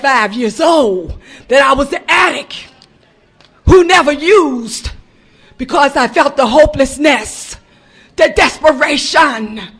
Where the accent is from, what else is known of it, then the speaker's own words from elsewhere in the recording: Virginia, United States; I'm from the Rappahannock area. That's new. I'm in Spotsylvania, Virginia.